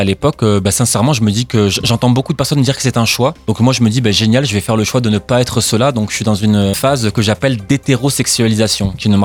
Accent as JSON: {"language": "French", "town": "Aix-en-Provence", "region": "Provence-Alpes-Côte d'Azur", "country": "France", "tie": "born there", "said": "je suis né à Aix-en-Provence, mais mes parents sont originaires de Tunisie."}